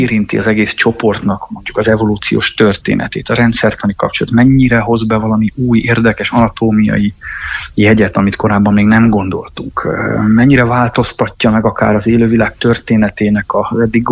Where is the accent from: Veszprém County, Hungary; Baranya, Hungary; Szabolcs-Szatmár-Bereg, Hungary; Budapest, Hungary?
Veszprém County, Hungary; Ajka; én úgy egyébként ajkai vagyok, és Bakonyból származom, és hát ott rengeteg hegy van, sziklafal van, vagy olyan bánya, ugye szénbányák, bauxitbányák akkoriban még azért működtek